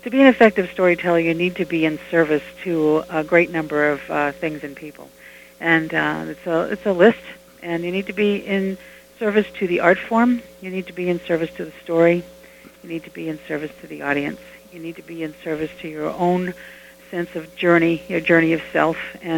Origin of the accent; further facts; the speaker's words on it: Martha's Vineyard, Massachusetts, United States; But I grew up on Martha's Vineyard, and so I do a lot of stories that come from here